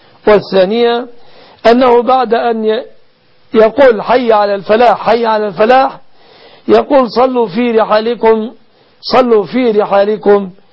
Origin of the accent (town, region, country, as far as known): Egypt